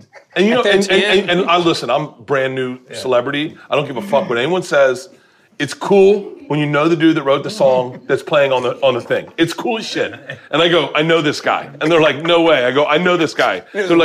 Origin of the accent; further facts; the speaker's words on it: Florida, United States; I grew up in Florida and I went to school in Tallahassee.